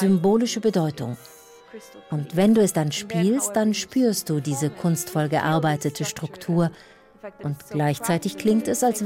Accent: Lugano, Ticino, Switzerland; in Lugano, meiner Heimatstadt.

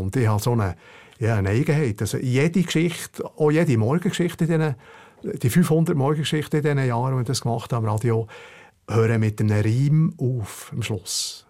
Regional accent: Bern, Switzerland; Ja, ich probiere natürlich als Berner, dass ich es nicht langweilig erzähle.

